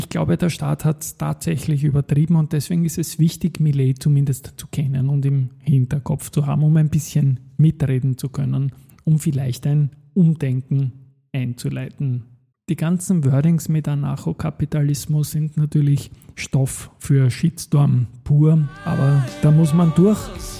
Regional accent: Austria; Natürlich, ich bin Österreicher

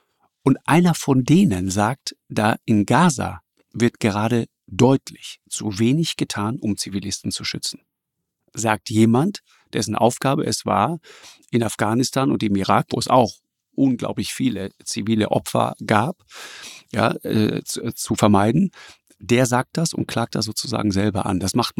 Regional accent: Germany; ich komme aus Deutschland

